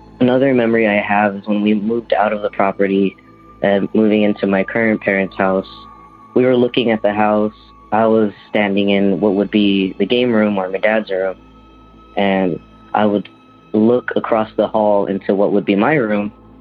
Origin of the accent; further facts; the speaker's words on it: Texas, United States; I'm from Texas.